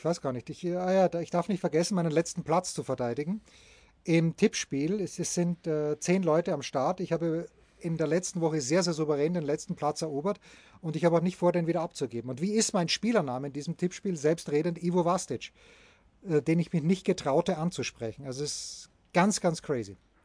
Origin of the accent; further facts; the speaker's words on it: Austria; Aber ich bin ja Österreicher, ich habe meine Wehrpflicht erfüllt.